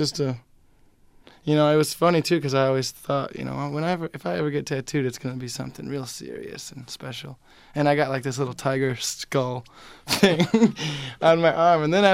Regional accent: Ionia, Michigan, United States; also born or lived in Lansing; Well, I'm from Michigan. I was born in Lansing. And I grew up in a little place called Ionia, Michigan. It's in between Lansing and Grand Rapids.

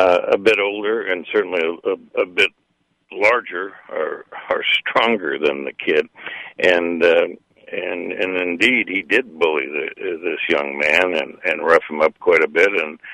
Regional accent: Missouri, United States; now in Oklahoma, United States; I grew up in Missouri, a great outlaw state.

